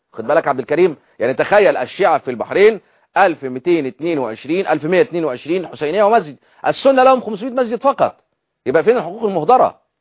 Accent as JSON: {"language": "Arabic", "country": "Egypt", "said": "عندنا في مصر"}